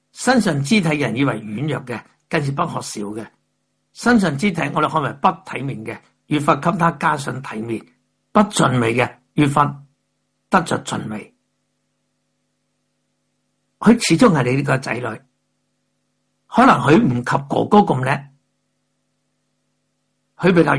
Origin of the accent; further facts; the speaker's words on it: Hong Kong; 我在香港创村长大的。